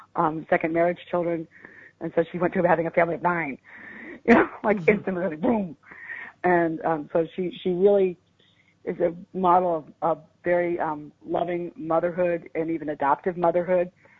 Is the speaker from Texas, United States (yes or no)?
yes; Texas, United States; I didn't know her myself. I grew up in Texas, and I you know, that's a Maryland saint.